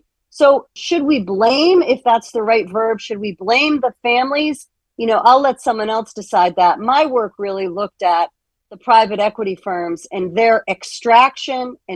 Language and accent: English; Connecticut, United States; So the Tribune owned the Hartford Courant, which was my hometown newspaper in Connecticut.